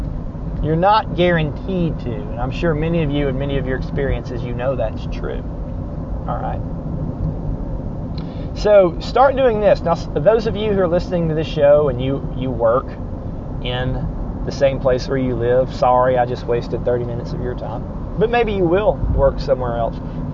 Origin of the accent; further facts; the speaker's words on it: Chattanooga, Tennessee, United States; I'm from Chattanooga. I grew up at Woodland Park Baptist Church. If I was in Chattanooga visiting, I would suggest that somebody go to Woodland Park.